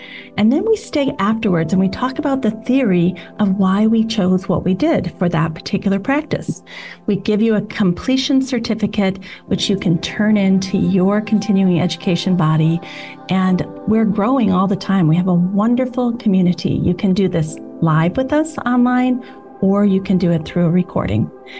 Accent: Iowa, United States; because I grew up in Iowa and I went to school in Iowa, master's degree at University of Northern Iowa.

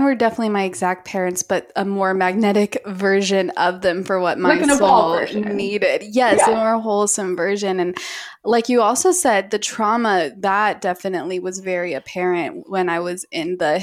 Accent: Utah, United States; I come from Utah

